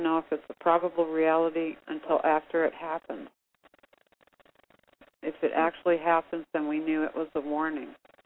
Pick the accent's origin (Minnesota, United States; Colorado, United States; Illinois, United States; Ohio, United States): Colorado, United States; Denver; born there; now in McCall, United States; I was born in Denver, and it snowed all the time there. Now I'm in McCall, Idaho, and it can even snow in the summer.